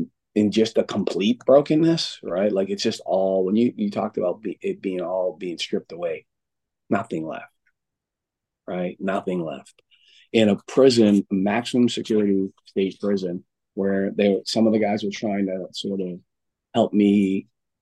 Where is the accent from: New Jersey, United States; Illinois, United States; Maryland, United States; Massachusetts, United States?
Massachusetts, United States; Boston; I'm from Boston.